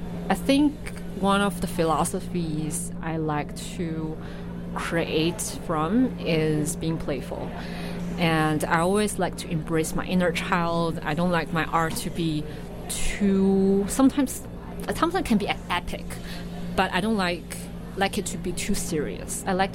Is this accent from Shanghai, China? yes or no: no; Beijing, China; English is a second language; moved away as an adult; now in Vancouver, Canada; I came here from Beijing. I grew up there. And before I came to Vancouver, I've always been in Beijing.